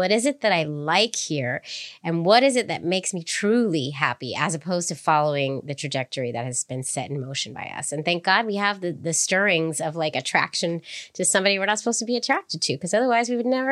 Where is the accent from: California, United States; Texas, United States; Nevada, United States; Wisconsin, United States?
California, United States; San Francisco; because I'm from San Francisco